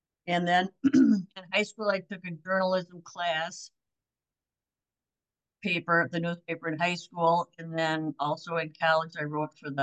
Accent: Kenosha, Wisconsin, United States; I grew up in Kenosha, Wisconsin, and attended Kenosha Public Schools.

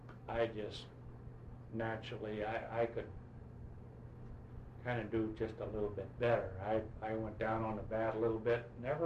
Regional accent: Creve Coeur, Missouri, United States; And my record shows me that I'm from Creef Coeur, which is actually in the same area.

